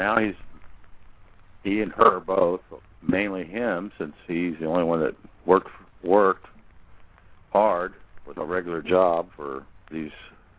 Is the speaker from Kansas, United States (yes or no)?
yes; Leroy, Kansas, United States; I won't say the county, but it's down near my hometown, Leroy, Kansas